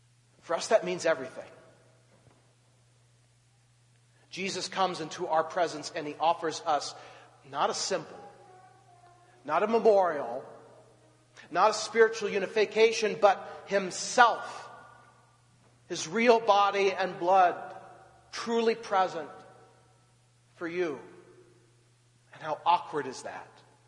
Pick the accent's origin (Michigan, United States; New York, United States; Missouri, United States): Missouri, United States; There's some folks up here right up front who knew right off that I'm from Missouri.